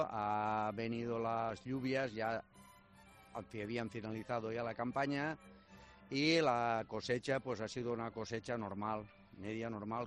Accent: Sueca, Valencian Community, Spain; Buenos días … de Sueca.

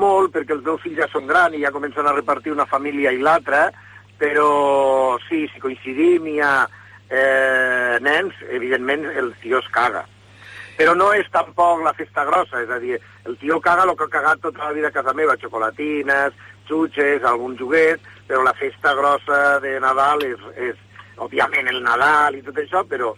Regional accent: Lleida, Catalonia, Spain; born there; Bueno, vaig néixer a Lleida, amb una família d'un senyor mallorquí

